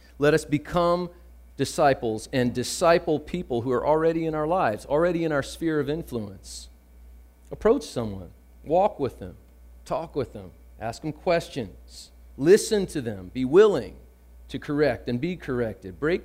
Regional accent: Virginia, United States; now in New York, United States; I'm from Virginia and I say y'all and all

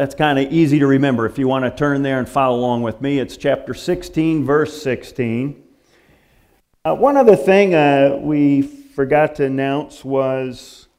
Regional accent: Michigan, United States; moved away as an adult; When I first moved here about 30 years ago, people used to find out that I was from Michigan, and they thought, that's weird.

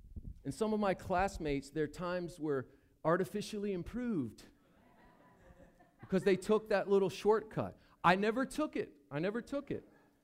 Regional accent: Virginia, United States; But for me, a kid growing up in Virginia in the 80s, I thought it was the most amazing thing.

